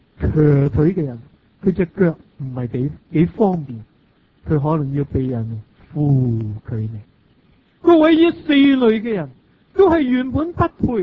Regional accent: Hong Kong

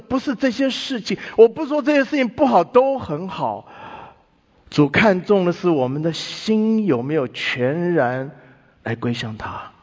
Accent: China; 你知道很多时候我们中国人不大懂得爱

